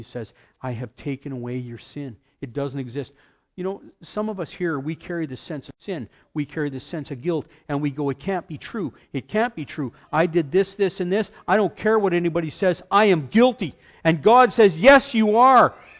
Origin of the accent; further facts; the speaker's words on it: Canada; I'm a Canadian Lutheran. Canadian Lutherans are different because they ain't even proud of who they are